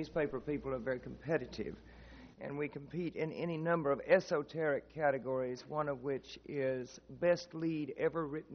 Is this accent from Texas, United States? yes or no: yes; Texas, United States; In my home state, there is a perfectly dreadful place called Odessa, Texas.